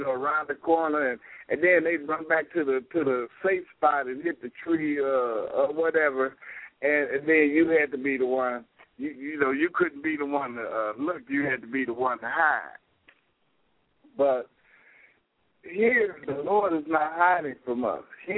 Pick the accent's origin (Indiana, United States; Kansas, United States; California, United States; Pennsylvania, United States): Indiana, United States; Gary; growing up in the Laney Project, who shout out for the Laney in Gary, Indiana. I mean the City of Glory, Indiana.